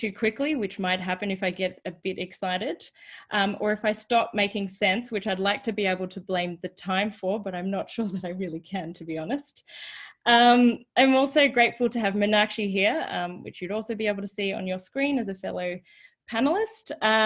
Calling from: Sydney, New South Wales, Australia; I'm dialing in from Sydney

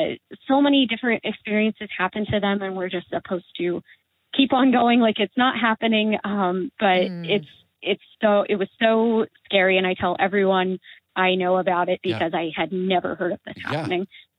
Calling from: Pennsylvania, United States; I'm calling from Pennsylvania

